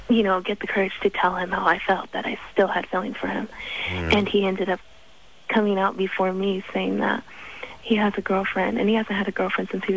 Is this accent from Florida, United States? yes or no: no; San Jose, California, United States; now in Visalia, United States; I'm 16, so I've grown up with him, and I moved out to Visalia from San Jose.